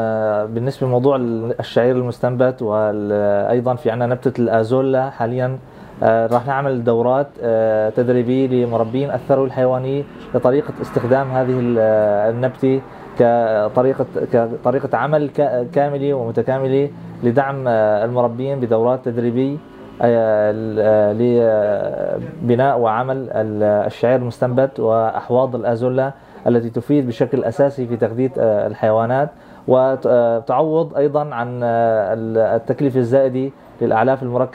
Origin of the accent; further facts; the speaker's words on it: Idlib, Idlib Governorate, Syria; طبعا أيضا بالنسبة للإنتاج عندنا في سوريا في إدلب